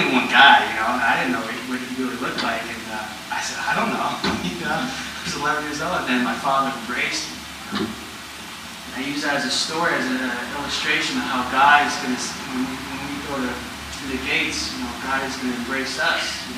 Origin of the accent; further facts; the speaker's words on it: El Paso, Texas, United States; born there; But I was born in El Paso, Texas. My parents met in Germany.